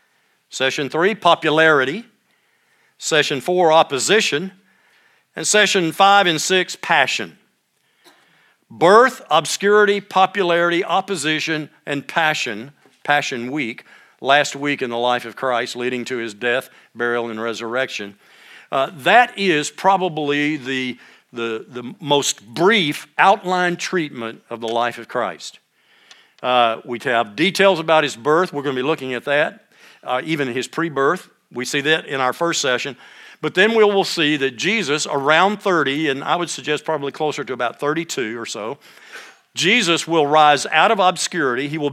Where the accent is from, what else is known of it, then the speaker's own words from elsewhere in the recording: Longview, Texas, United States; I grew up in East Texas, so you could, starting up there, Palestine, working, or Paris, and working your way down where I lived in Longview